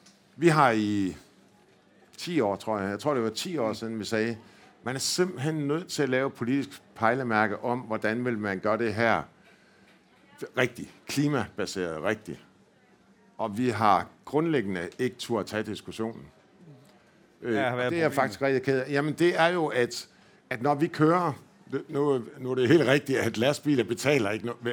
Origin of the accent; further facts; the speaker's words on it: Jutland, Denmark; now in Ishøj, Denmark; Og I kan godt høre, at jeg kommer fra Jylland, og jeg bor i Ishøj, landsbyen.